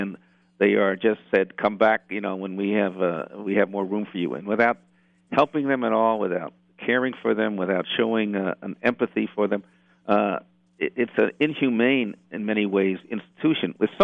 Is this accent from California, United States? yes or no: yes; San Diego, California, United States; I know in my hometown of San Diego, many of the veterans are registered Republican